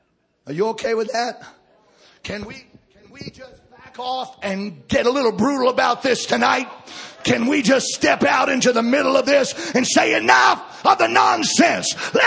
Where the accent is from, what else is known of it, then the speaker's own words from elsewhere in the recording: Baton Rouge, Louisiana, United States; I'm from Baton Rouge. I can talk about it.